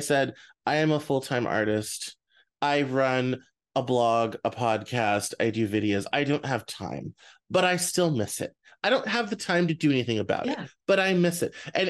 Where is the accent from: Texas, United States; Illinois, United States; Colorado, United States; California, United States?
Colorado, United States; I grew up in Colorado, so those churches, especially around the Boulder area, are on every corner.